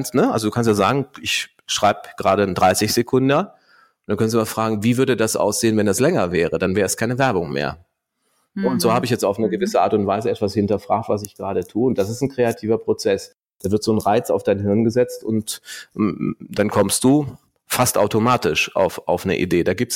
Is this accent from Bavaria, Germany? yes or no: no; Cologne, North Rhine-Westphalia, Germany; Bei uns in Köln